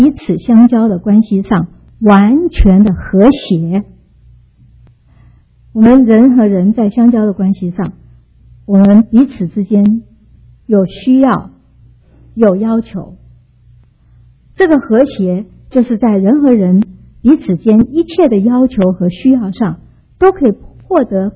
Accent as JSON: {"language": "Chinese", "country": "China", "said": "我们中国人说平安，我们基本的意思就是没有遇见灾祸，那就是平安。"}